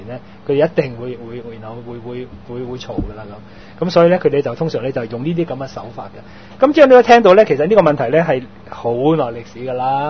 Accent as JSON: {"language": "Cantonese", "country": "Hong Kong"}